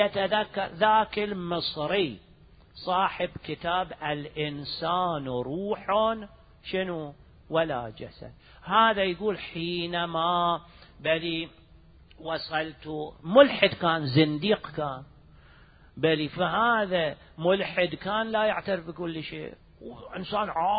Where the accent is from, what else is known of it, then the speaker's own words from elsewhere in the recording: Iraq; moved away; also born or lived in Khuzestan, Iran; صدام اجى على الحكم، طلعنا من العراق، تسفير ايران خوزستان